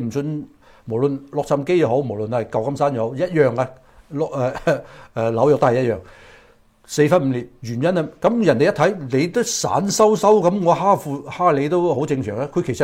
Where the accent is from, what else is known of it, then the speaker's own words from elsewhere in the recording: China; 係因為我哋中國人咧長期以嚟不問政治